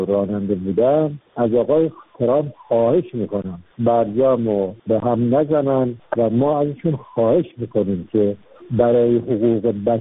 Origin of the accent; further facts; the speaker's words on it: Iran; من به عنوان یک ایرانی که از این رژیمم دل خوشی ندارم